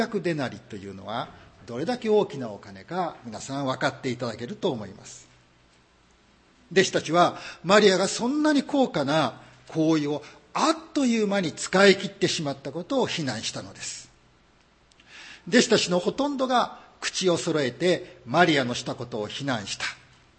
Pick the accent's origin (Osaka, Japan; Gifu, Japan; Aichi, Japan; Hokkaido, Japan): Osaka, Japan; 私が生まれ育ちました大阪では、儲かりまっかと挨拶をします。